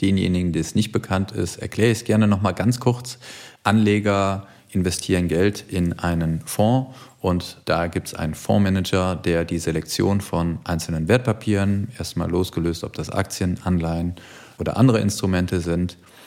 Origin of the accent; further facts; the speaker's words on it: Boston, Massachusetts, United States; der kam dann wiederum aus meiner alten Heimat, nämlich aus Boston.